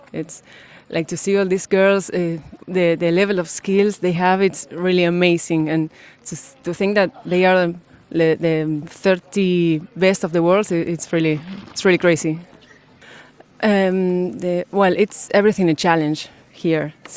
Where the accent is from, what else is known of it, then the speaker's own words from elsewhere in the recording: San Lorenzo, Santa Fe, Argentina; I'm from Argentina. I live in a city called San Lorenzo.